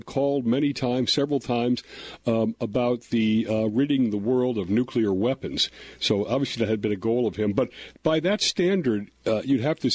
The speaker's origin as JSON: {"language": "English", "town": "Chicago", "region": "Illinois", "country": "United States", "tie": "born or raised there", "said": "in Grant Park in my hometown of Chicago"}